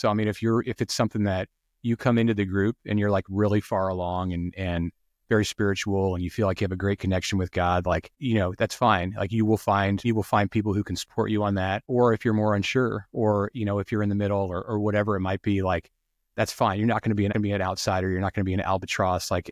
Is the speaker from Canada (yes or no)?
no; Omaha, Nebraska, United States; So I was raised here in Omaha in the Jewish community, you know, grew up in the synagogue, you know, and that's what I knew.